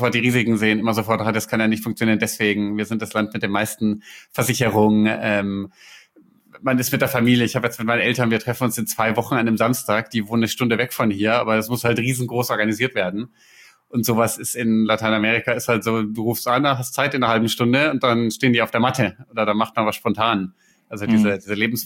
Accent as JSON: {"language": "German", "region": "Bavaria", "country": "Germany", "tie": "born or raised there", "said": "Ich komme her aus, bin aufgewachsen in der Mitte von Bayern, am geografischen Mittelpunkt."}